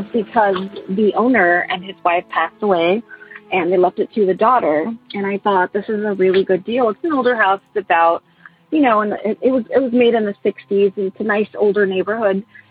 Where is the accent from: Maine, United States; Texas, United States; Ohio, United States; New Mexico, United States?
Texas, United States; Corpus Christi; I am from Corpus Christi, Texas.